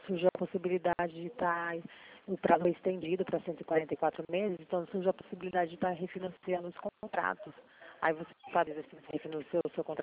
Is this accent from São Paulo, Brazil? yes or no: yes; São Paulo, Brazil; Eu sou do estado de São Paulo.